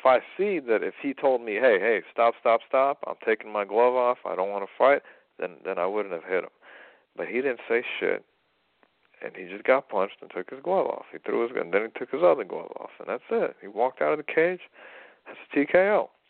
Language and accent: English; United States; But no, man, I'm an American, and I'm American / Russian, and I just much rather, stay in America